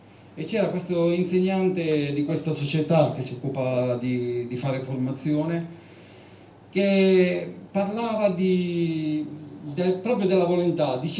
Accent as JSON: {"language": "Italian", "region": "Southern Italy", "country": "Italy", "said": "per chi non mi conosce, dal mio accento si capisce che sono del sud Tirolo, ma molto sud, è poco Tirolo."}